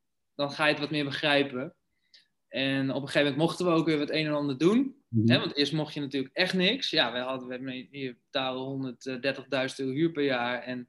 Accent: Sneek, Friesland, Netherlands; moved away as an adult; now in Amsterdam, Netherlands; Dus ik ben geboren in Sneek.

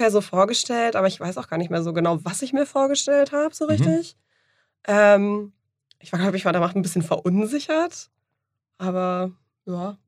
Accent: Mecklenburg-Vorpommern, Germany; also born or lived in Thuringia; now in Hamburg, Germany; Gebürtig komme ich aus Thüringen, aufgewachsen, okay, bin ich in Mecklenburg.

